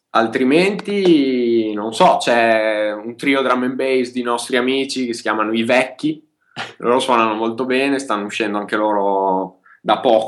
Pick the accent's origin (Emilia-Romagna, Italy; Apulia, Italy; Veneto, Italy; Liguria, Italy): Emilia-Romagna, Italy; Bologna; born there; now in Molinella, Italy; io sono bolognese di nascita, ma vivo nella più bassa provincia, ovvero Molinella